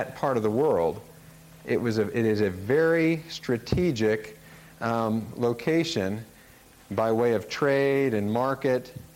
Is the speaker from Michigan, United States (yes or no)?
no; Lafayette, Indiana, United States; And when he found out I was from Lafayette … you know, down the hall.